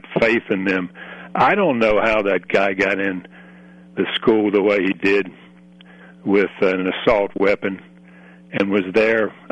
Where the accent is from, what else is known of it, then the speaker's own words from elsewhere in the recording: West Virginia, United States; also born or lived in Pennsylvania; I'd never lived in Colorado. I'm from West Virginia and Pennsylvania.